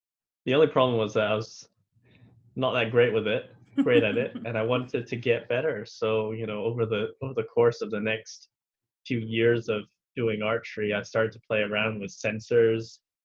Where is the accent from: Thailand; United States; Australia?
Thailand; accent: hybrid American international school; now in Scotland, United Kingdom; I'm originally from Thailand, so I went to international school there, which gave me this sort of hybrid mix, American international school accent, and I've been here for 10 years now.